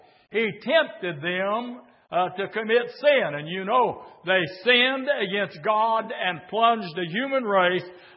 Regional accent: Henryville, Indiana, United States; exit off in Henryville, Indiana, and then up Highway 31 to that little old Underwood supermarket where I met my brother, and I was home.

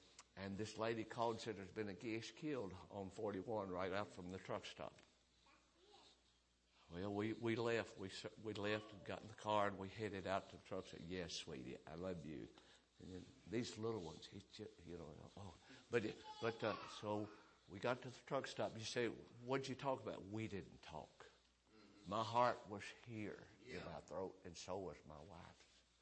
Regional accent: United States; Folks, I thank the Lord I was born in America.

